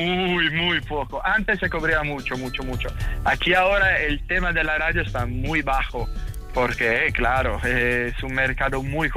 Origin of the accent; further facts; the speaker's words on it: Milan, Lombardy, Italy; Spanish is a second language; moved away; also born or lived in Spain; Yo soy italiano, Milán. 100%. Mi padre y mi madre son sicilianos, desde la isla de la Sicilia de Catania. Para entender, yo soy nació en Milán